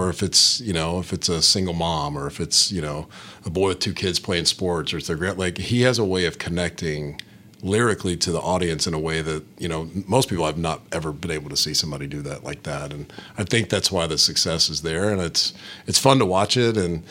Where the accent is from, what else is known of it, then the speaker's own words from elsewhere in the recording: Tennessee, United States; I'm from Tennessee originally